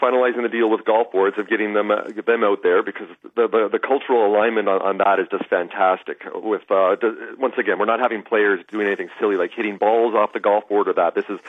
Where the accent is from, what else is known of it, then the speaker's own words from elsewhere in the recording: Vancouver, British Columbia, Canada; we're from Vancouver, even though we spend most of our time in the States these days